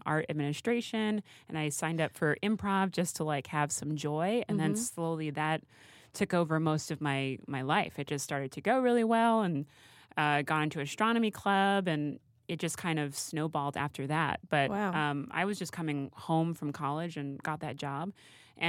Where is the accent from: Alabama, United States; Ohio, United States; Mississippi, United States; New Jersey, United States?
New Jersey, United States; Hoboken; Well, I grew up in Hoboken, New Jersey.